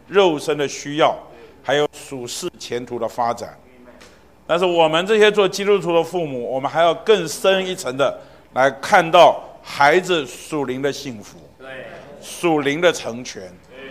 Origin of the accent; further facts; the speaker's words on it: China; 我们中国人常讲身教重于言教